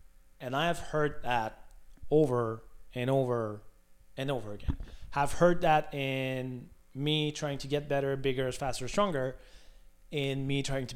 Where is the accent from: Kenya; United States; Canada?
Canada; I'm Canadian, you know, played hockey, was very active